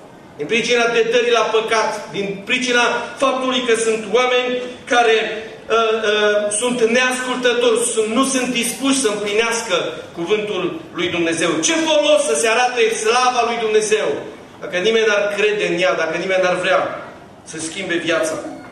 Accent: Bucharest, Romania; imaginați-vă că noi care suntem din București

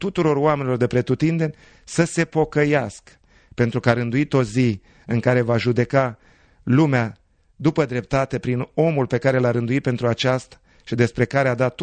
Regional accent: Romania; moved away; noi suntem tot români, fie că locuim pentru o vreme în Canada sau în America, noi suntem tot români. Inima noastră nu se poate despărți niciodată în totalitate de țara noastră minunată pe care ne-a dat-o Dumnezeu și unde ne-am născut

